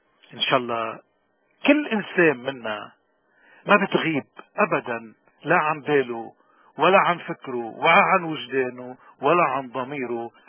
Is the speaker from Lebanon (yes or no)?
yes; Lebanon; من هون نحن كلبنانيين وين ما نوجدنا، ما إلنا وجود إذا ما كان وطننا الأساس وطن الأم موجود.